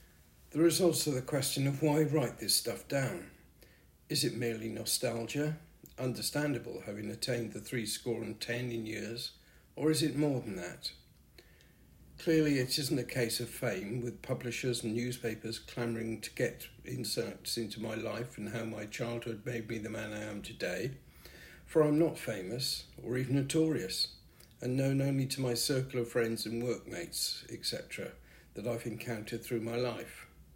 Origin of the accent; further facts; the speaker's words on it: Wales, United Kingdom; Although I grew up in Wales